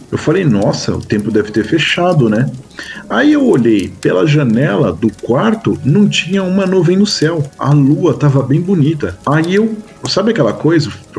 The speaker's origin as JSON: {"language": "Portuguese", "region": "São Paulo", "country": "Brazil", "said": "E eu não, claro, sou de São Paulo."}